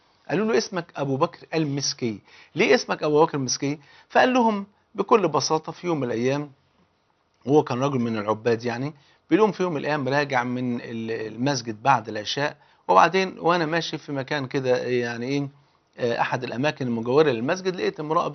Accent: Egypt; حتى المثل عندنا في مصر يقول لك اللي بيته من إزاز ما يحدفش ناس بالطوب

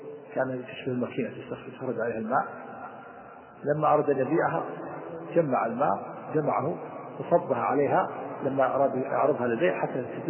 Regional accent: Mecca, Makkah Province, Saudi Arabia; الخادمة اللي عندنا في مكة

